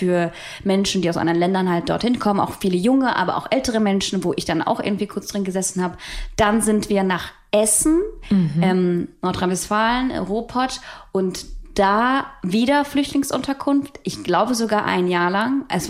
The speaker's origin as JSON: {"language": "German", "town": "Krasnodar", "region": "Krasnodar Krai", "country": "Russia", "tie": "born or raised there", "said": "ich bin geboren bin ich in Krasnodar. Das ist eine Stadt in der Nähe vom Schwarzen Meer. Da ist es, ich sag's an dieser Stelle, sehr heiß im Frühling, im Sommer, im Oktober"}